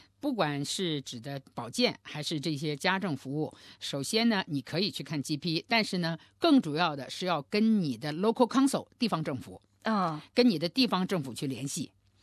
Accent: China

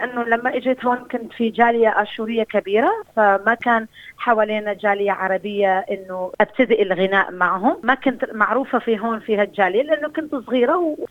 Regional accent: Iraq; also born or lived in Kuwait; now in Australia; أنا أشورية من العراق، كنت عايشة بالكويت وجيت إلى أستراليا

